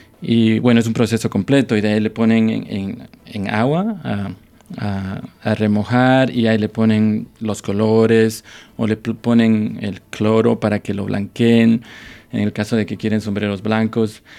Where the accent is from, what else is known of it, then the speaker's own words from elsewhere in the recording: Ecuador; si es que soy ecuatoriano